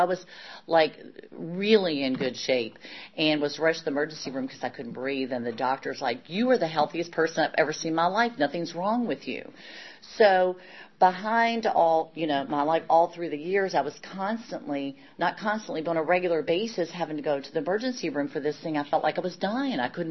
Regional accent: Kentucky, United States; also born or lived in Lexington, Kentucky / Richmond, Virginia; Again, I was from Kentucky.

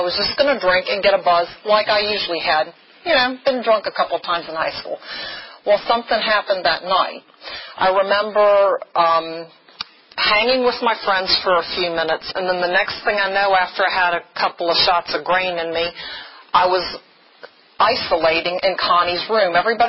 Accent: Virginia, United States; And usually, I'm from Botetourt County, actually

